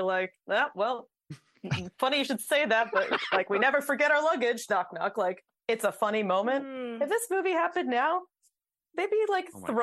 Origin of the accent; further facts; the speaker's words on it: New Jersey, United States; And I grew up in Jersey, and New York was right there, but far enough away that I could not access it myself.